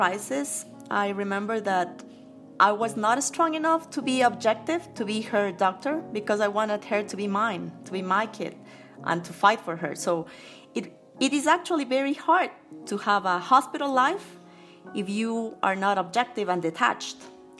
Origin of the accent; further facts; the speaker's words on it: Quito, Pichincha, Ecuador; English is a second language; I grew up in Quito. My father is from El Carchi, which is a northern province.